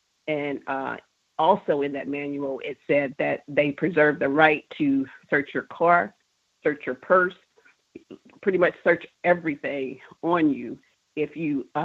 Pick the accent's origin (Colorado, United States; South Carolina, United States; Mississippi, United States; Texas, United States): Mississippi, United States; now in Tennessee, United States; I was born and raised in Mississippi, currently residing in Tennessee.